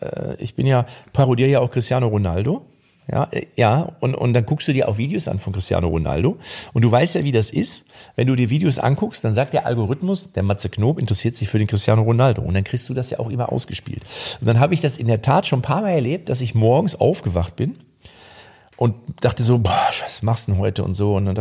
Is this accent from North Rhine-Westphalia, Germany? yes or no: yes; Lippstadt, North Rhine-Westphalia, Germany; Ich komme ja auch aus Lippstadt, bin ja Lippstädter Jung. Nicht Kölsche Jung, Lippstädter Jung, aber ich bin in Köln ja auch ein Stück weit zu Hause.